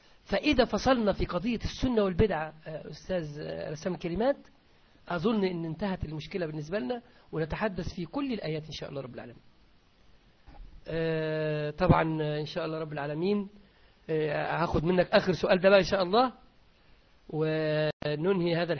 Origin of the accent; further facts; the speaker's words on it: Egypt; أنا مصري، عندنا في مصر هنا